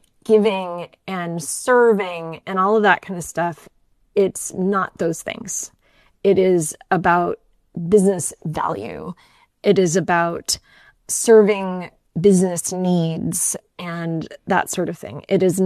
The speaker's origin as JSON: {"language": "English", "region": "Northeast", "country": "United States", "tie": "born or raised there", "lives_now": "California, United States", "said": "I grew up in the Northeast and it snowed and was crummy a lot. And I moved to California"}